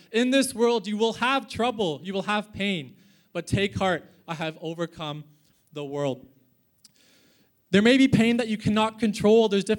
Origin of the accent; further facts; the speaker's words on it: Canada; now in Perth, Australia; as I said. I am Canadian. I'd say a boot sometimes, and I like to talk about snow and things, not to fulfill any stereotypes. I have been in Perth for 3 years